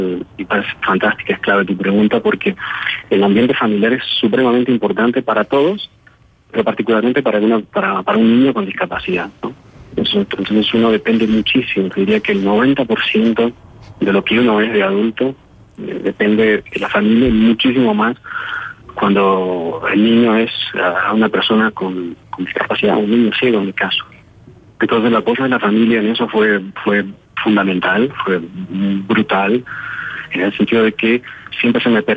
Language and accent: Spanish; Uruguay; Mi sueño es grabar en mi país, en Uruguay.